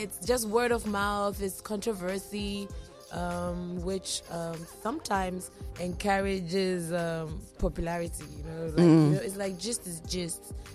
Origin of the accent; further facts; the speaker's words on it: Ghana; We are very, very talented as Ghanaian musicians.